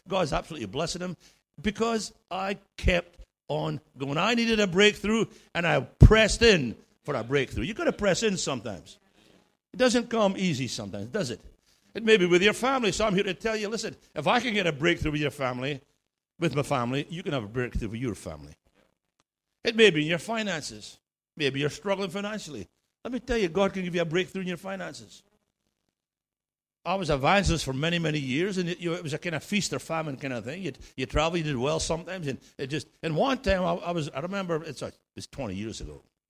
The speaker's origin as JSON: {"language": "English", "region": "Scotland", "country": "United Kingdom", "moved": "yes", "lives_now": "United States", "said": "this is how Scottish people do it, right? We're not Americans. We live in America, but we're still Scottish."}